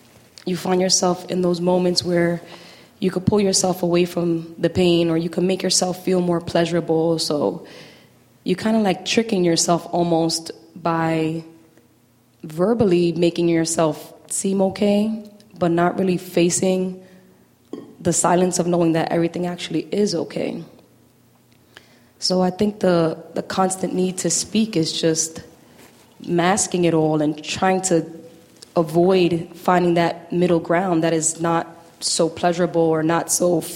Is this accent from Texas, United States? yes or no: no; New York City, New York, United States; I come from New York City, I live in Manhattan, life is just fast-paced all the time.